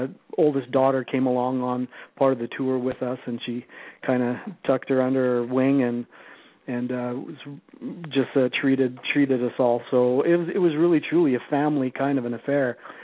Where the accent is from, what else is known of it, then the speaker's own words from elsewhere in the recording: Prince George, British Columbia, Canada; also born or lived in Edmonton; I moved from Edmonton back to my hometown of Prince George to be close to my mom